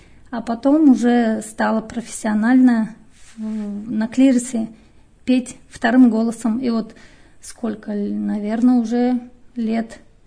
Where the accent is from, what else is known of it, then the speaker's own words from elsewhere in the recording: Chuvashia, Russia; now in Ostashkov, Russia; Я сама из Чувашии, я родилась в Чувашии. Родители у меня тоже все там, и родные все там. Я там выросла, я там училась. Я училась в школе в Чувашии.